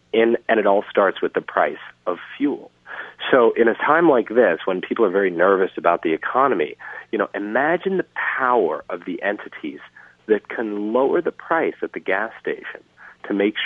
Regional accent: Louisiana, United States; It starts with my personal history of growing up in Louisiana, watching members of my family get sick, and some of them die from pollution from the oil refineries there.

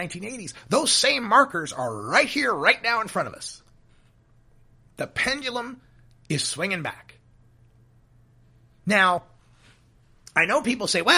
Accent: Oregon, United States; those factors combined to lead my home state of Oregon to become the first to decriminalize personal possession in 1973.

